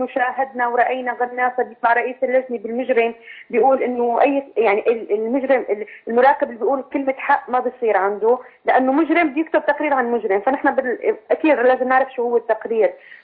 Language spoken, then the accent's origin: Arabic; Homs, Homs Governorate, Syria; نحن من حمص.